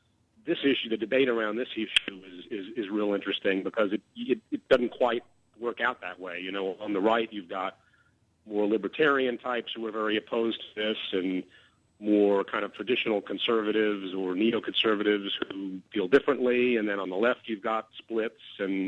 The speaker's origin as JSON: {"language": "English", "region": "Northeast", "country": "United States", "said": "And then for me, I mean, I'm from the Northeast, and I mean, it is a nightmare to get stuck on one of those bridges for an extended period of time."}